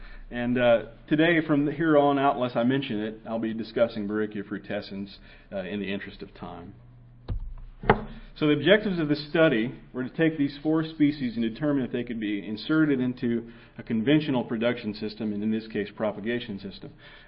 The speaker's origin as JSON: {"language": "English", "region": "Texas", "country": "United States", "said": "my home state of Texas had its most intense year of drought on record"}